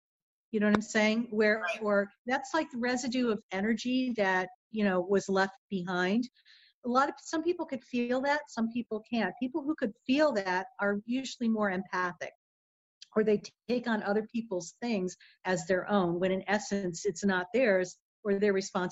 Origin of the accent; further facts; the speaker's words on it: Connecticut, United States; And for me, I grew up in Connecticut, which is on the opposite coast.